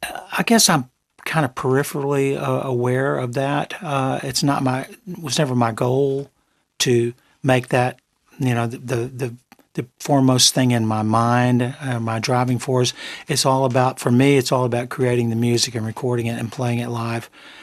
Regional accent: Memphis, Tennessee, United States; But even in my hometown, when that show sold out, and we sold out two more showings within 2 weeks, I thought, wait a minute, am I in Memphis or are we somewhere else in a parallel universe?

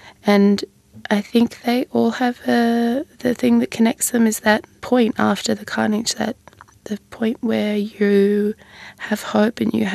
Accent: Australia; how I fit into Australia as an Australian.

